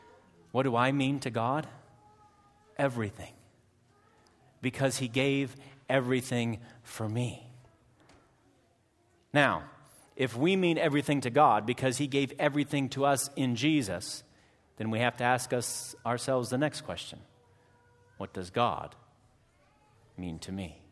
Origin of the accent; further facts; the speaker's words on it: Des Moines, Iowa, United States; In concert, Des Moines, Iowa, my hometown